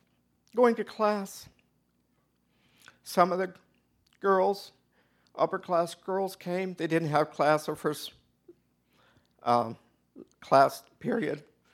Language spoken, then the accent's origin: English; Hartville, Ohio, United States; I grew up in Hartville, Ohio. We were going to a church school, a Christian school there.